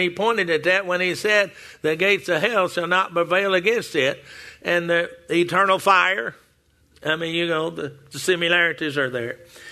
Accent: Texas, United States; I was born in Texas and grew up in Texas, and you take Texas history in junior high school

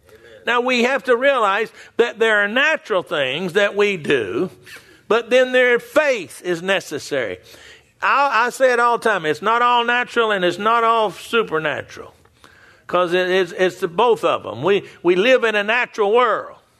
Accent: Texas, United States; Now, I'm from Texas.

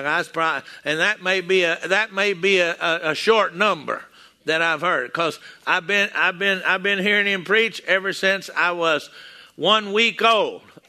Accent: Texas, United States; I'm from Texas, and down there in Texas, what they told him, they said, shut up, you old blind beggar.

